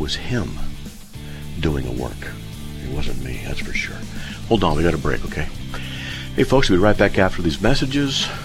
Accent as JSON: {"language": "English", "region": "California", "country": "United States", "lives_now": "Idaho, United States", "said": "Where are you in California? Because I'm from California."}